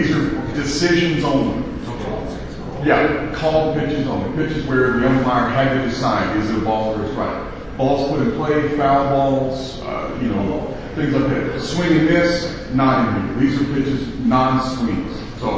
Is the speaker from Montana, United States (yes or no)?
no; Texas, United States; I'm from Texas and we have a lot of good old boy networks